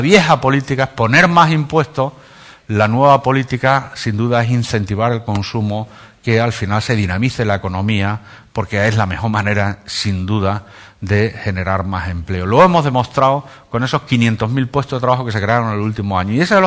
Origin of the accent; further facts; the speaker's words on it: Badajoz, Extremadura, Spain; also born or lived in Quintana; Yo nací en Quintana, me crié en Badajoz, pero si algo tengo en la genética acreditado es mis orígenes de Guareña. Por lo menos de padre, de abuelo, de bisabuelo, de tatarabuelo.